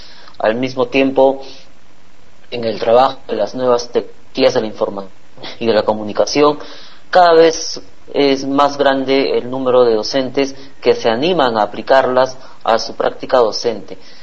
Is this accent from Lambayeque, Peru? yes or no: no; Lima, Peru; Mira, yo soy de Lima, Perú.